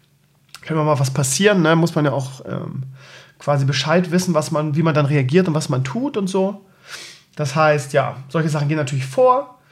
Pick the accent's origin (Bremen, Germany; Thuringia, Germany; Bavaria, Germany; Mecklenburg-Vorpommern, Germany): Bremen, Germany; now in Tangstedt, Germany; Ich komme aus Tankstedt, Schleswig-Holstein. Eigentlich bin ich Bremer, der in Schießel zu Hause ist.